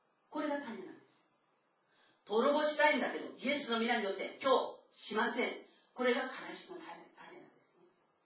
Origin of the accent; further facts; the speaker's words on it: South Korea; 自分が韓国の出身でありながら